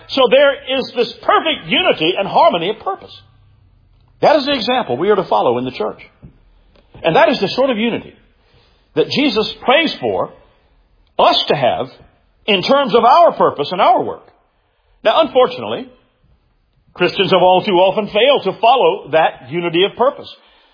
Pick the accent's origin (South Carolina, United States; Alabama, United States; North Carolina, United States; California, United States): South Carolina, United States; Columbia; I mean, I grew up in Columbia.